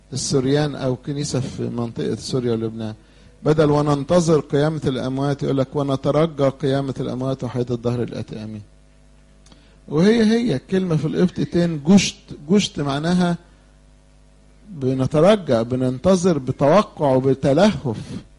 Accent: Egypt; زي ما احنا هنا مصريين من جدرنا ومسيحيين،

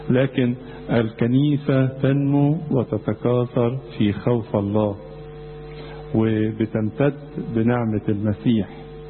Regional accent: Egypt; وانا بقى من مصر نيابة أنبا دانيال

